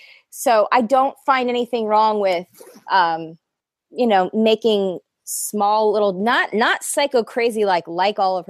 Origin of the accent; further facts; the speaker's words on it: United States; Well, I'm American and uneducated.